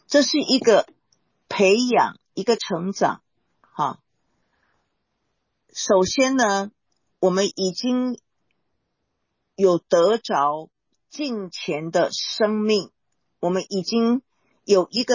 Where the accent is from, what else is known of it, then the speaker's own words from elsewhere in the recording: Taiwan; 因为我们台湾人念德行了，我如果念行就错了，但是我知道你们念行哈